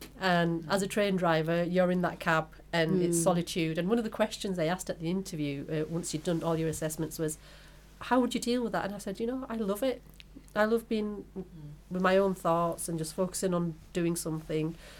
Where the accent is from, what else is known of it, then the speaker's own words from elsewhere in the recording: Bradford, Yorkshire and the Humber, United Kingdom; I didn't see any females growing up in Bradford when we used to have the beat bobbies.